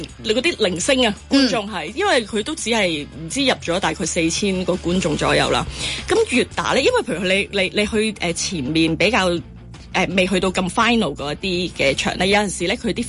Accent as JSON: {"language": "Cantonese", "country": "Hong Kong", "said": "佢真系结合晒我哋香港人"}